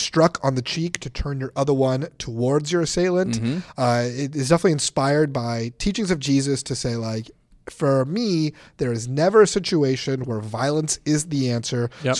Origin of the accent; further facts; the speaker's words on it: United States; I'm an American, so that's kind of how